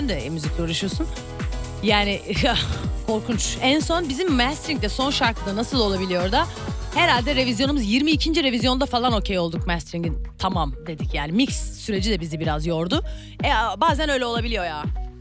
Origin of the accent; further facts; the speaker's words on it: Antakya, Hatay, Turkey; Antakya doğumluyum.